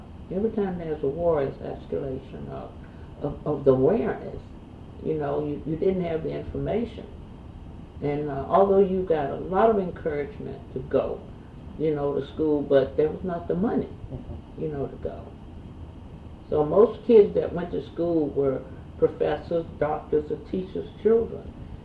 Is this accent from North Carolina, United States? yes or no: yes; Charlotte, North Carolina, United States; And growing up in Charlotte was the Brooklyn area.